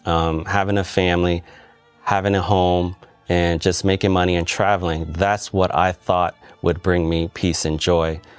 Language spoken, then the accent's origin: English; Cambodia; now in United States; I'm from Cambodia. My family came here to the U.S. in the early 80s due to the civil war there. My parents had four children. I'm the second oldest. I have an older sister and two younger brothers. Most of my family are Buddhist.